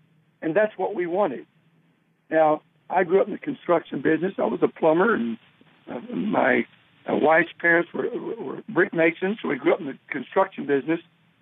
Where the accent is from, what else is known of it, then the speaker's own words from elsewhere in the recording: Dallas, Texas, United States; All righty. I grew up in Dallas, Texas.